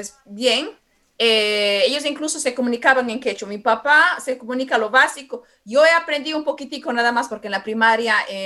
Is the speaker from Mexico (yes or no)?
no; Ecuador; moved away; Yo soy inmigrante. Orgullosamente del Ecuador. Yo vine en los años 90, ¿ok?